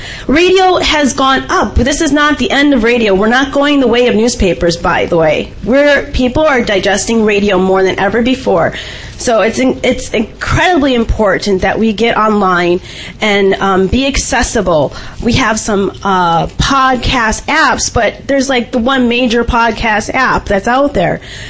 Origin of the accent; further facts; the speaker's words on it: Midwest, United States; I grew up in the Midwest. I was the only person of color all the way, even up to, through college, that was involved in arts.